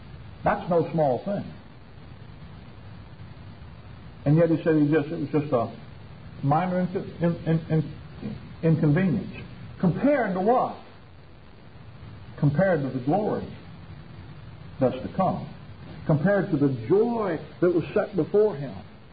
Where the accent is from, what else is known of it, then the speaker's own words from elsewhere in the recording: Gulf Coast, United States; But you know, I was raised down on the Gulf Coast.